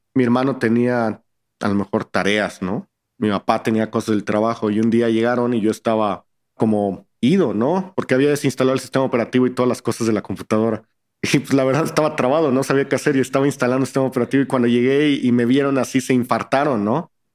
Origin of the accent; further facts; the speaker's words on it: Veracruz, Mexico; also born or lived in Cuernavaca / Saltillo; Yo soy de Veracruz, Jarocho, viví en Cuernavaca un rato, después en Saltillo, y llegué a esa ciudad